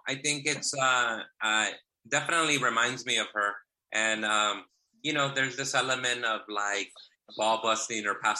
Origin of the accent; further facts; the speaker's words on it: Inglewood, California, United States; Yeah, I grew up in Inglewood, and as an adult, I lived in South Central Los Angeles.